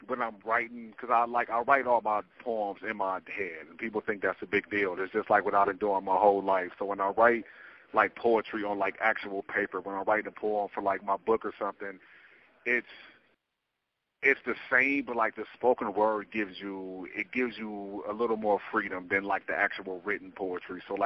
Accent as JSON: {"language": "English", "town": "Cleveland", "region": "Ohio", "country": "United States", "tie": "born or raised there", "also_born_or_lived": "Lakewood", "said": "So I'm from Lakewood, Ohio. I was born and raised on, like, the west side of Cleveland. I eventually ended up in Lakewood, Ohio."}